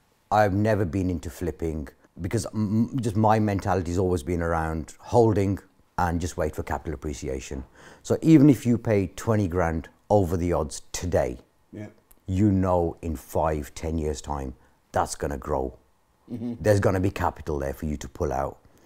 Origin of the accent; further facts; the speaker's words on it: Wolverhampton, West Midlands, United Kingdom; Wolverhampton.